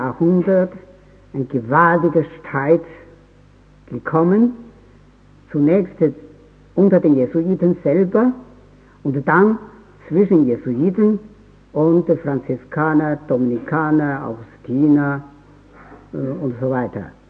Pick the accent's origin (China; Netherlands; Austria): China; weil ich als Chinesin dazu neige, die historische Betrachtung dieser Phänomene durch die abendländische Wissenschaft eine gewisse Einseitigkeit zu verdächtigen